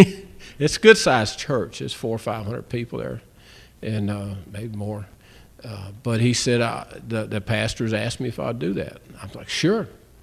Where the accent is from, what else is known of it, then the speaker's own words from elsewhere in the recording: West Virginia, United States; I'm sorry, I'm from West Virginia originally. That's why I don't know nothing.